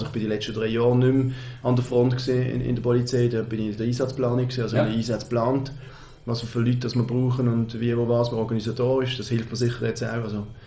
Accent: Basel, Basel-Stadt, Switzerland; ich bin in der Region, ich bin Basler, ich bin früher noch im alten Jockeli als Bub gesehen.

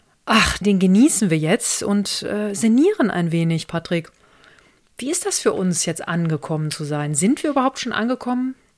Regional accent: Germany; accent: German; Und niemand weiß dann, woher ich komme mit meinem harten deutschen Akzent.

